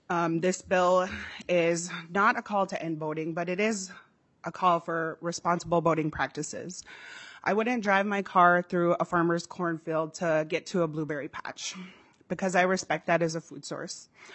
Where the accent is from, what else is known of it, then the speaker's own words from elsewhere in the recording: Minnesota, United States; I am from Leech Lake Nation. I am an Anishinaabe mother.